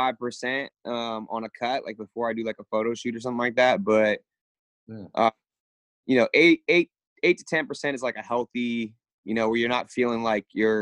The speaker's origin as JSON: {"language": "English", "town": "Eureka", "region": "California", "country": "United States", "tie": "born or raised there", "also_born_or_lived": "Arcata, United States", "said": "I was born in Eureka at General Hospital, and then we moved to Arcata when I was, I want to say like 4 or 5. And then I stayed in Arcata from kindergarten through fifth grade. And then we moved back to Eureka"}